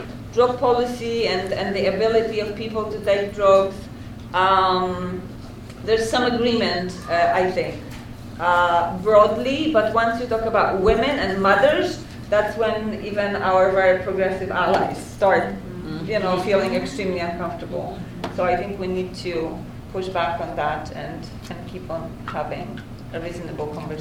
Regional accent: Poland; I come from Poland.

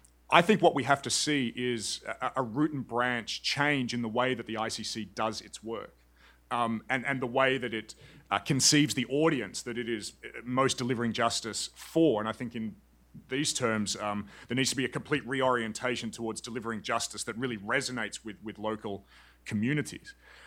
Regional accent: Australia; It's, to use a classic British word, which I think as an Australian I can, it's bollocks.

